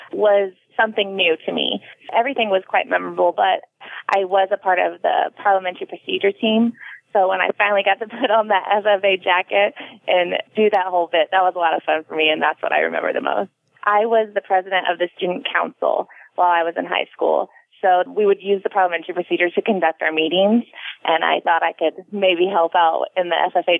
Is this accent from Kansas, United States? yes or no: no; Fairfield, Illinois, United States; Well, I am from Fairfield, Illinois, so it is a rural farming community.